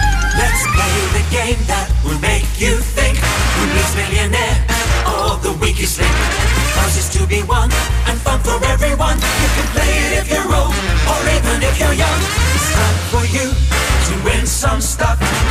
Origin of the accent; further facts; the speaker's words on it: South East England, United Kingdom; I'm from Kent. It's nothing like Essex, but we're just as easy.